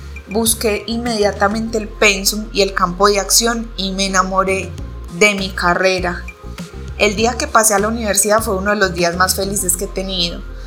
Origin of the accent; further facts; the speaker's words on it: Envigado, Antioquia, Colombia; soy del municipio de Envigado. Toda mi vida soñé con estar en la Universidad de Antioquia